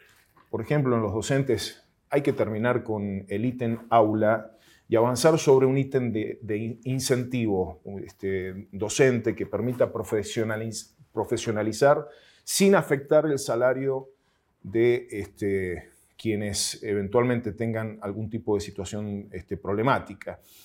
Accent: Rodeo del Medio, Mendoza, Argentina; entre ellas mi pueblo donde yo crecí, Rodeo del Medio, y tantas otras que sabemos la importancia que tendría un transporte de esa naturaleza.

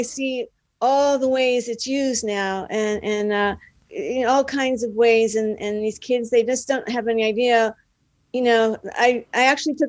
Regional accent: Dallas, Texas, United States; moved away as an adult; now in Los Angeles, United States; Yeah, I'm from Dallas. Yeah.

